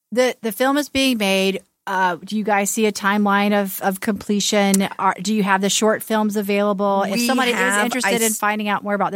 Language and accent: English; Mobile, Alabama, United States; I grew up in Mobile, Alabama. That's where I went to high school, middle school, high school.